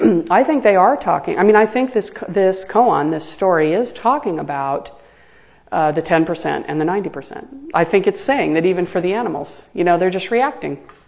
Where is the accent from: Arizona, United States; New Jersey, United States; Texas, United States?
Arizona, United States; I mean, I grew up in Arizona where there were rattlesnakes, diamondbacks everywhere. And we had an outhouse.